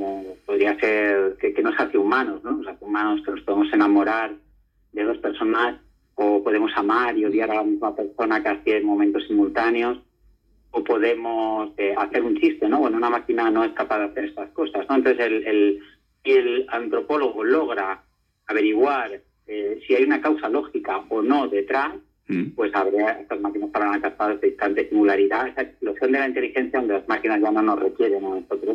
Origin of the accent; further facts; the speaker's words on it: Trubia, Asturias, Spain; soy de Trubia y además un enamorado de Asturias